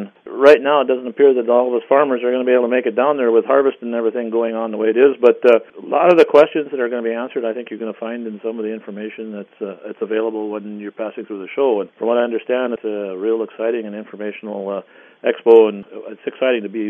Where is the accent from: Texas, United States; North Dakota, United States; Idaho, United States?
North Dakota, United States; Northwood; Well, I'm from Northwood, North Dakota, which is up in the northeastern part of the state of North Dakota.